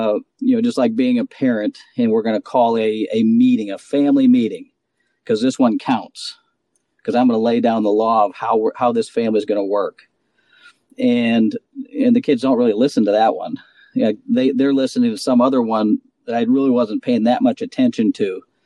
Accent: South Dakota, United States; I grew up in South Dakota, and he'd be out there practicing in the winter.

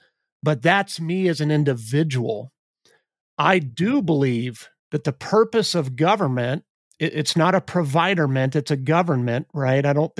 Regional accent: United States; born there; I thank God often that I was born in the United States.

